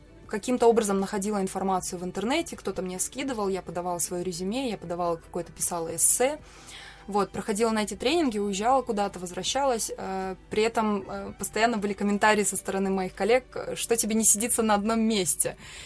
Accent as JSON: {"language": "Russian", "country": "Kazakhstan", "also_born_or_lived": "Germany", "said": "На самом деле, я не уезжала из Казахстана в Швейцарию."}